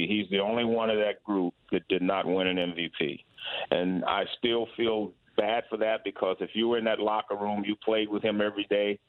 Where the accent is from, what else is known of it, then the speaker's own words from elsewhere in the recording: California, United States; you know, knew I was from the Bay Area. They lockered me next to those guys.